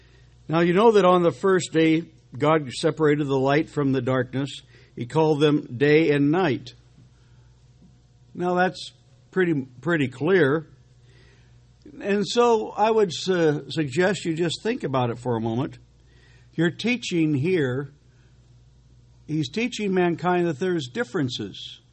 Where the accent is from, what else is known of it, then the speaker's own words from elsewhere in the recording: California, United States; also born or lived in England; As an American traveling to England and spending 4 years in university there, I was kind of a unique thing. I came from California.